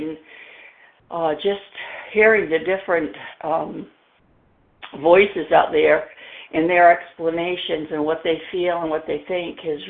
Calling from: Florida, United States

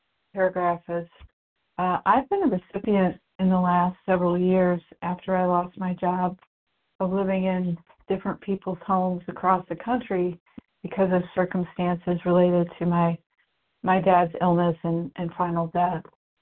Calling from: Indiana, United States; in covering in Indiana now.

